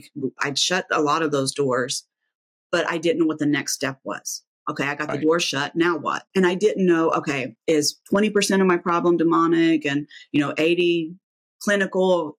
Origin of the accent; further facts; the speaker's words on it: Midwest, United States; So I'm from the Midwest. I'm super bad about doing that.